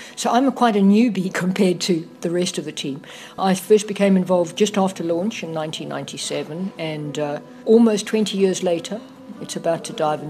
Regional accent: Durban, KwaZulu-Natal, South Africa; moved away as an adult; I was born in Johannesburg, but we moved to Durban when I was about 6 months old, and I did my schooling and my university degree there. I left in 1989.

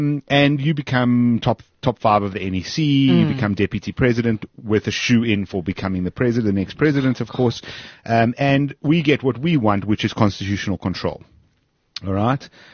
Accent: South Africa; I have everything that I do own is in South Africa. I am completely South African. I have no other passports or access to any other countries.

